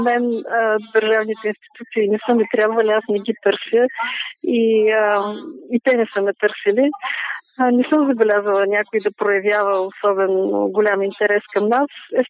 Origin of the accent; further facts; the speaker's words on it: Varna, Varna Province, Bulgaria; аз съм варненка и новините в този смисъл имат някаква връзка с Варна